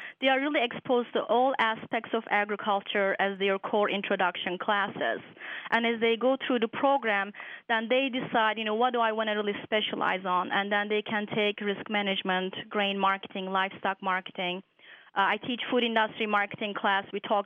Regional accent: Istanbul, Turkey; Personally, I'm from Istanbul, Turkey. I do not have any farming background myself.

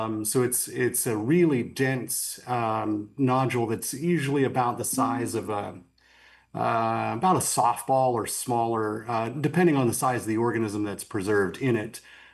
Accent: West Virginia, United States; And I grew up in West Virginia, which is definitely a coal mining state.

